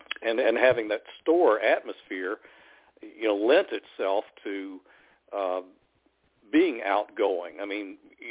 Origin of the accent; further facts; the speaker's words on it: Bryant, Alabama, United States; About 30 miles from Chattanooga in the northeast corner of Alabama, a little place called Bryant, which is the northeastern tip of Jackson County. Scottsboro, of course, is the county seat. And that's where I grew up, in my family's grocery store.